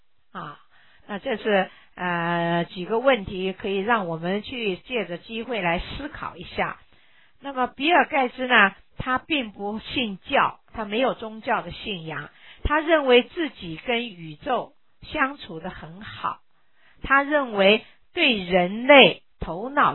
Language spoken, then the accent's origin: Chinese; China; 说外国人比我们中国人好